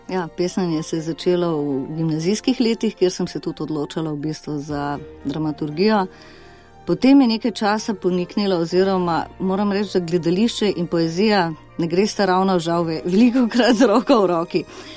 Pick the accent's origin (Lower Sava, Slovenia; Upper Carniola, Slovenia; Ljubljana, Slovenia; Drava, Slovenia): Drava, Slovenia; Maribor; rodila sem se v Mariboru, v Mariboru imam še zmeraj očeta in se vračam tja, zmeraj znova, rada na ulice mojega otroštva.